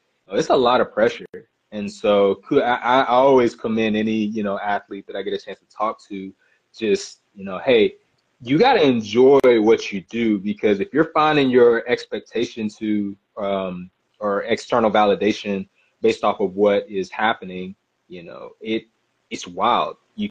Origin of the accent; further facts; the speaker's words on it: South Carolina, United States; everybody knows I grew up in South Carolina